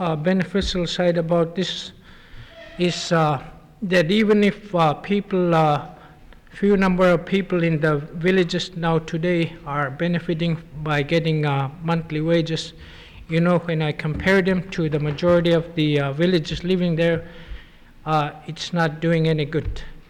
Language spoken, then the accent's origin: English; Guihluk, Alaska, United States; Mr. Thomas Berger … I'm from Guihluk.